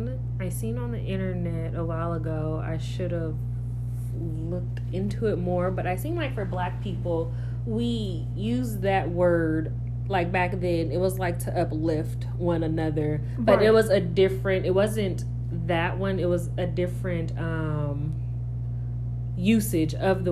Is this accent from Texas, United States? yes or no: no; Las Vegas, Nevada, United States; Yeah, right? Here in Vegas and traveled a lot.